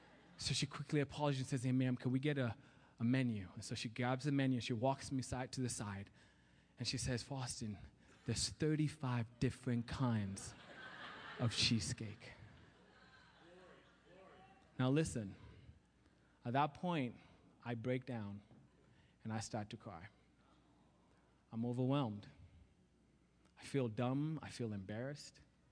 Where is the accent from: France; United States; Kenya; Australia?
Kenya; accent: Kenyan; I'm like, maybe she doesn't understand my Kenyan accent.